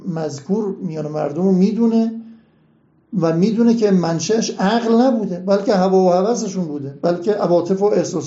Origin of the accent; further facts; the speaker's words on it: Hamadan, Iran; ما هم همدانی هستیم